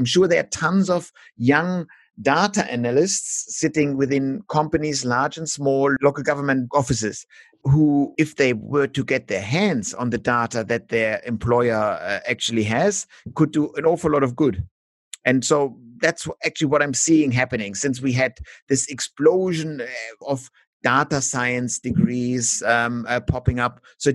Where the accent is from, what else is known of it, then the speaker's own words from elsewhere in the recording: Australia; now in Germany; what I now as an Australian think of being basic for Germany, is rather difficult.